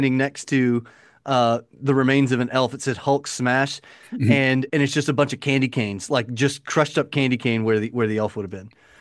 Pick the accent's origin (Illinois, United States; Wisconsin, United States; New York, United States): Illinois, United States; when I was growing up near Chicago, I mean we were a mile south of city limits.